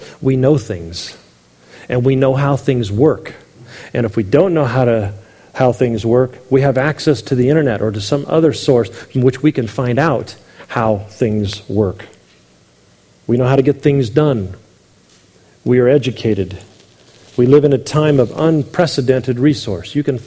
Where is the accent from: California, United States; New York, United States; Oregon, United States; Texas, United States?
California, United States; San Diego; because I grew up in San Diego, there was a large immigrant population, and I worked with a lot of immigrants.